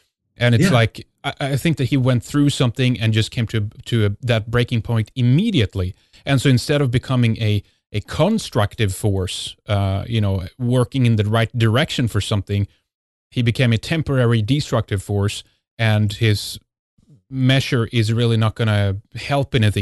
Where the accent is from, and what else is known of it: Sweden; born or raised there